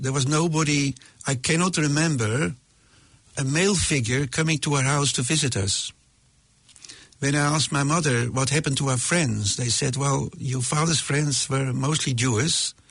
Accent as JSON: {"language": "English", "town": "Alkmaar", "region": "North Holland", "country": "Netherlands", "tie": "born or raised there", "said": "I grew up in Alkmaar."}